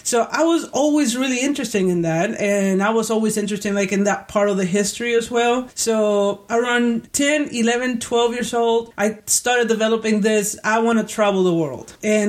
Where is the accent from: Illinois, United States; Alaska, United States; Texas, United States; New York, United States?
Texas, United States; Houston; So it was just my hometown, Houston in the summers, and that was it.